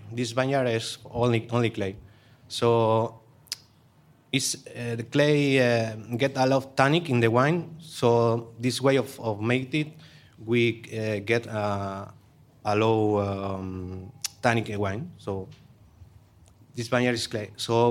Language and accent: English; Castile and León, Spain; English is a second language; we are in a little paradise in Castilla y León.